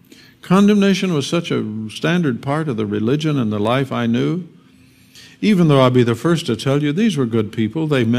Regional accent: Missouri, United States; I was raised down in the Missouri Ozarks, and we have razorbacks down there.

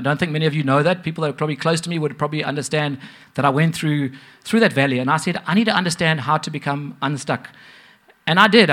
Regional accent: Ireland; I'm not Scottish. Greg is. I'm Irish. I'm Irish. I sound Irish.

